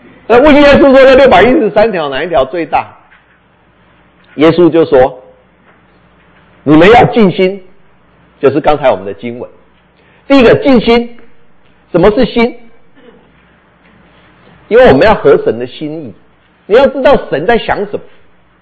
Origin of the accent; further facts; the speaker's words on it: Taiwan; 从小我们就在台湾长大的